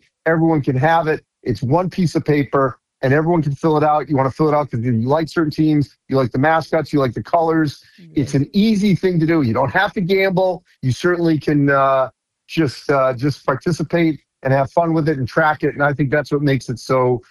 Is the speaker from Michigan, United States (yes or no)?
no; Boston, Massachusetts, United States; I grew up in Boston, so to me, Lakers Celtics when I was growing up was obviously a big deal.